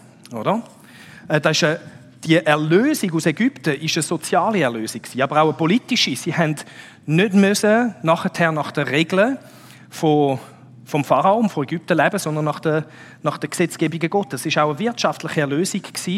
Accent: Switzerland; Das ist so ein bisschen wie, wenn wir als Schweizer würden sagen, Berg.

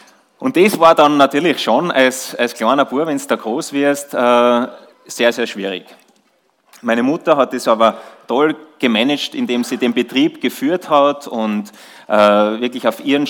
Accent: Schladming, Styria, Austria; in Schladming, in meinem Heimatort. Da bin ich aufgewachsen. Die Eltern haben einen Hotelbetrieb, Kaffeehaus gehabt am Hauptplatz in Schladming. Ich war der einzige Sohn dort

